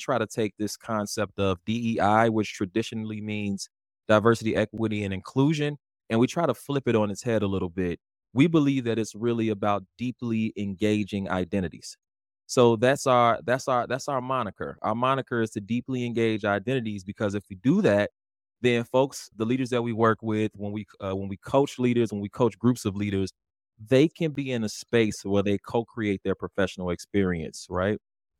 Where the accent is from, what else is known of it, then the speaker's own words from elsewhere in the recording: Chicago, Illinois, United States; culture person from Chicago, Illinois. Mother's from Memphis, dad is Nigerian, Igbo specifically. So growing up in Chicago